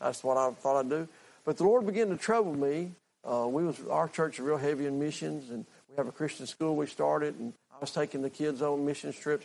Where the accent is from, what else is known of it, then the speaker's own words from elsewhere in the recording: Andrews, North Carolina, United States; I was born in Andrews. I'm a North Carolina boy. I sure was born in 1965 in Andrews.